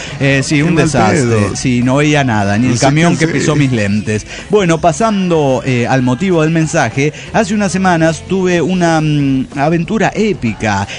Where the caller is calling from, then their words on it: León, Guanajuato, Mexico; Soy el autista de León, Guanajuato, México.